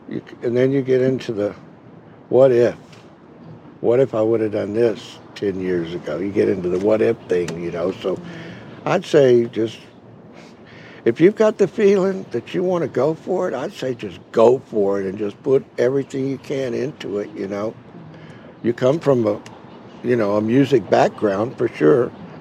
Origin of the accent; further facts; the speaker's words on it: Katy, Texas, United States; I grew up in Katy, Texas, painting houses for rice farmers out there when there used to be rice fields.